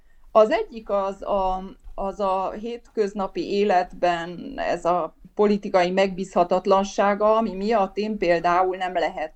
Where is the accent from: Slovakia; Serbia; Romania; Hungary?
Romania; Marosfelfalu, Mureș County; also born or lived in Palacka / Sonkerék; Palackára került, ott volt, amikor én születtem, utána került el Sonkerékre, ott voltam óvodás, és Marosfelfaluba ment, akkor, amikor gyakorlatilag én negyedik osztályos voltam, és ott a faluban nem volt már ötödiktől magyar iskola